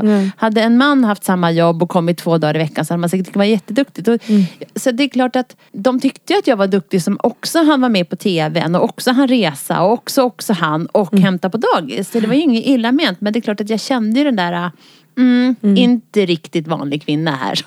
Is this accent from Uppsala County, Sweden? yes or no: yes; Uppsala, Uppsala County, Sweden; Jag är född och uppvuxen i Uppsala och växte upp i en vanligt villaområde och sådär.